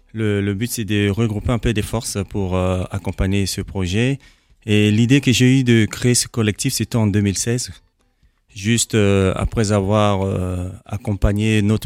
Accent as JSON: {"language": "French", "country": "Central African Republic", "lives_now": "Belgium", "said": "Oui, oui c'est ça, on réside en Belgique. Je suis centrafricain-congolais."}